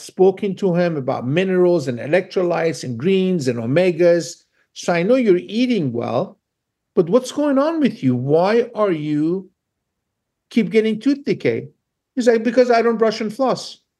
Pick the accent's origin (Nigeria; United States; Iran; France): Iran; So, yes, I am from Iran.